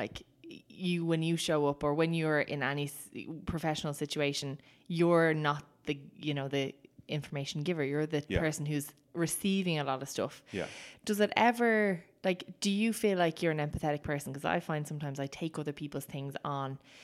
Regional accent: Ireland

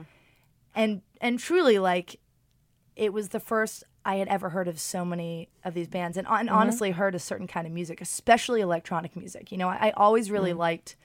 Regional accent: London, United Kingdom; I'm born and raised in London.

